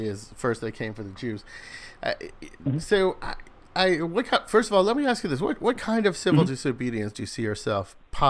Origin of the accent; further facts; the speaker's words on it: New York, United States; moved away; I come from a Jewish background, and I grew up in New York, and I've never felt even the vaguest hint of this kind of explicit anti-Semitism until I moved to Europe